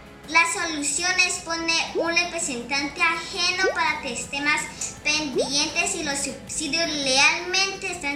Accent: Villavicencio, Meta, Colombia; de Villavicencio Meta.

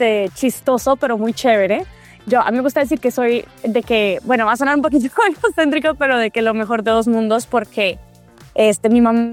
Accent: Bogotá, Colombia; now in Vancouver, Canada; siempre me han dicho que tengo un acento como raro porque, pues bueno, influencia de mi mamá mexicana, mi papá caleño, pero yo nací y crecí toda la vida en Bogotá y me pasa mucho aquí en Vancouver que el mexicano que me escuche, no, tengo el acento súper marcado colombiano

